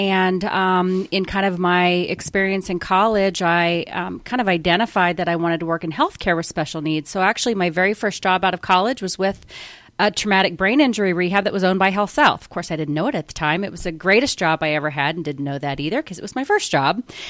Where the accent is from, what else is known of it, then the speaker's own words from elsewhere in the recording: Kansas, United States; Well, I'm originally from Kansas, although I've lived kind of everywhere.